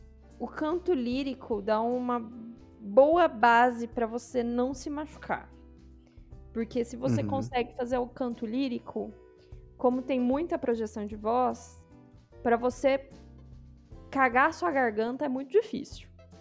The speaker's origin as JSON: {"language": "Portuguese", "town": "Leme", "region": "São Paulo", "country": "Brazil", "tie": "born or raised there", "said": "com 13 anos eu entrei no coral municipal da minha cidade natal, que é Leme."}